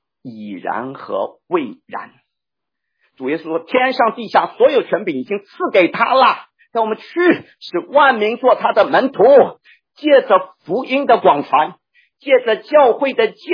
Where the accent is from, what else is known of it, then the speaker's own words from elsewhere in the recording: China; 我是中国人，我讲的是中国话，我本来没有共同语言的